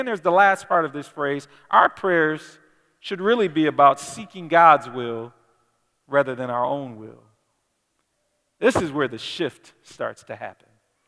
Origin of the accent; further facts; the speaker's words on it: Detroit, Michigan, United States; It makes me think about when I grew up in Detroit.